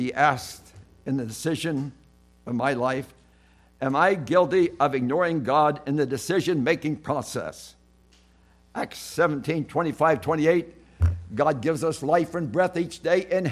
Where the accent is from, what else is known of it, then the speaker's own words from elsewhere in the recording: Pennsylvania, United States; I come from Lancaster County, and that's a tourist area